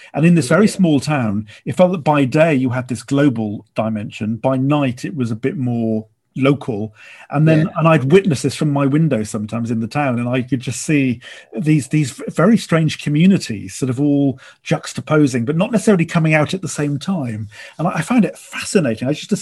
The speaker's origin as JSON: {"language": "English", "town": "Cardiff", "region": "Wales", "country": "United Kingdom", "said": "considering I was from Cardiff and had done Welsh at school, I was unprepared for the colloquialisms, the vernacular in Wales."}